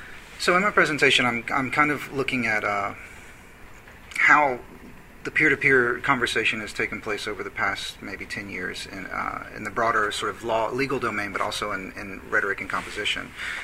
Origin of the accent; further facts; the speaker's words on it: Tennessee, United States; now in New York, United States; I'm from Tennessee, and I now live in New York, and it's cold.